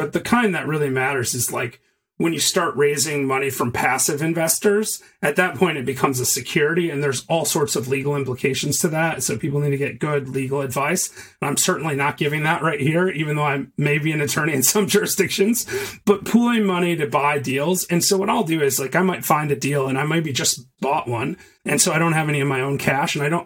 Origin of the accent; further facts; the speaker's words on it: Michigan, United States; now in Chattanooga, United States; Like I invest in Michigan, but I mean, I'm from Michigan.